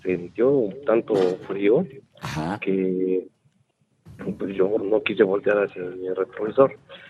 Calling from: Mexico City, Mexico

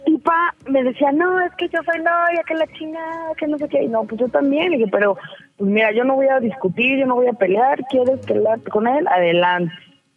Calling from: Mexico City, Mexico; De la Ciudad de México.

